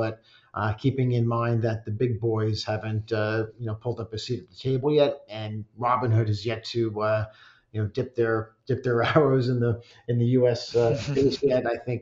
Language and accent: English; Newark, New Jersey, United States; born there; And I'm talking about New Jersey after a little drama, which I was born in Newark. I'm all about New Jersey.